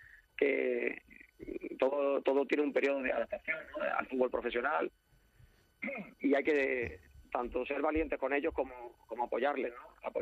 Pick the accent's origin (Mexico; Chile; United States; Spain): Spain; Córdoba, Andalusia; yo soy de Córdoba y siempre hay que tocar un poco